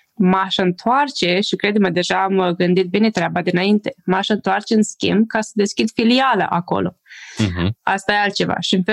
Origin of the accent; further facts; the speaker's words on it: Romania; moved away; lucrurile astea mie, sincer, mi-e dor, pentru că fac parte din fibra ta ca român.